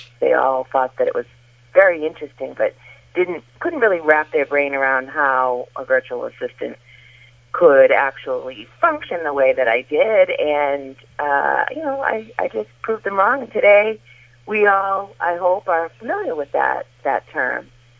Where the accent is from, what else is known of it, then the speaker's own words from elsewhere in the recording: Massachusetts, United States; I am a lifelong Massachusetts North Shore resident, so I'm sure my accent will come through a nice way today.